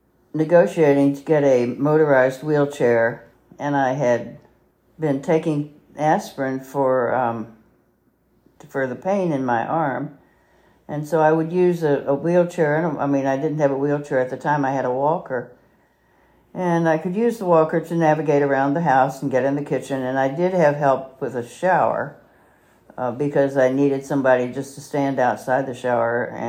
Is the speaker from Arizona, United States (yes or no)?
no; Richmond, Virginia, United States; also born or lived in Kentucky / Wisconsin / Illinois; I was born in Kentucky, grew up in Richmond, Virginia, went to college at what is now JMU. Was married, and we moved to the Midwest. We lived in Wisconsin and Illinois for 31 years.